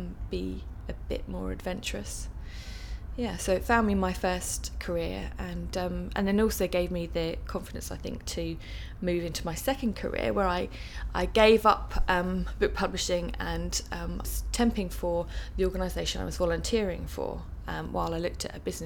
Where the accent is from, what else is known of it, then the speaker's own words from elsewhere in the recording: London, United Kingdom; I am 36 and I come from London, South London.